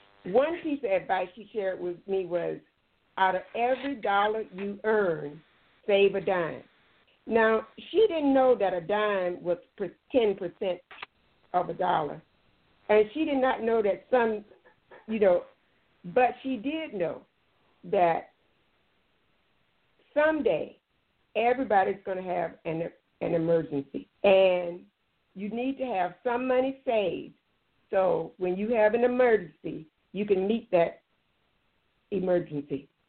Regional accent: Elsville, Alabama, United States; born there; now in San Jose, United States; I live in San Jose, California. I was born in Elsville, Alabama.

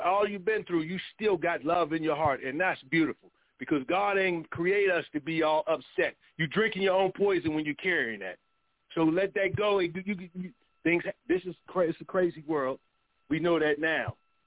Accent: Pittsburgh, Pennsylvania, United States; Like my brother from Philly, that's my homeboy. I'm from Pittsburgh, Pennsylvania. We all from PA.

